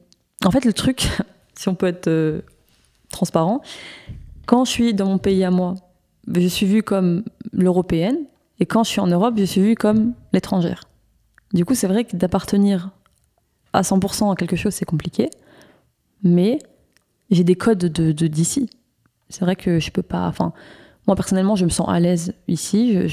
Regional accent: Belgium; je suis belge pour moi, même si j'ai une famille issue d'immigration en soi.

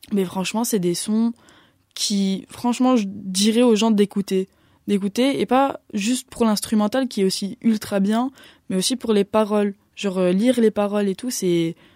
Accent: Brussels, Brussels-Capital Region, Belgium; là maintenant je vis à l'IPPJ, mais de base je viens de Bruxelles.

